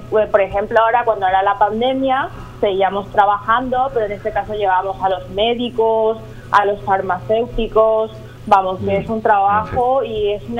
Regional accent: Eusebio Ayala, Cordillera, Paraguay; hace poco estuve ahí con mi familia, que siempre voy a mi pueblo, que es Eusebio Ayala, y que a mí me gusta mucho.

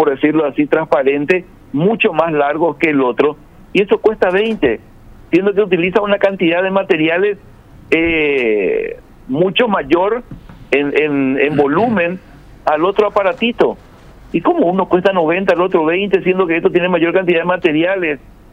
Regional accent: Asunción, Paraguay; Nosotros que somos aquí de Asunción, de repente, del departamento central o del lugar así cercano

